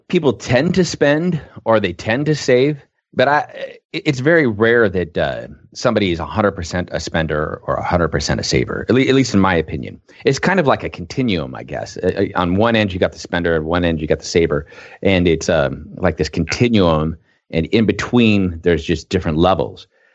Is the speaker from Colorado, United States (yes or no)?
no; Portland, Oregon, United States; I grew up here in Portland, Oregon.